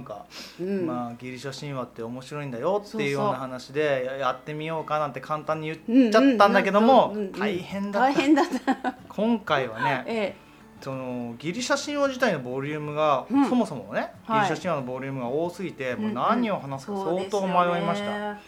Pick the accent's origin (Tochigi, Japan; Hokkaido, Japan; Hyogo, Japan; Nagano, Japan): Hokkaido, Japan; born there; now in Osaka, Japan; 北海道生まれ、大阪歴12年